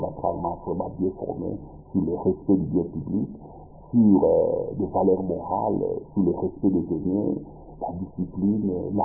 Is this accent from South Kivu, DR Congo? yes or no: no; Kinshasa, DR Congo; also born or lived in Bandundu; Je venais à Kinshasa 2 ans, je crois, pour la première fois. Je suis né au Bandundu, je ne suis pas un Mouta, mais j'ai arrivé ici à 2 ans